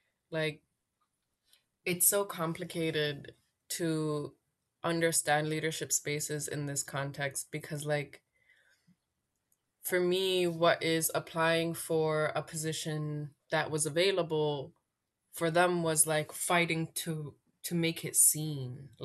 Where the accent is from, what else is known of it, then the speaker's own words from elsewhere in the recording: Gutjok, Quebec, Canada; from Gutjok, Nunavik. I am the middle kid of three girls. I never really know how to answer that. Gutjok is where I'm from